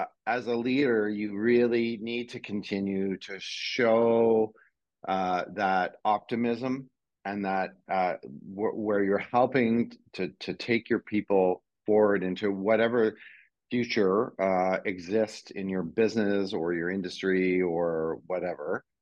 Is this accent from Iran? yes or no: no; Canada; And, you know, we're in Australia today. I come from Canada.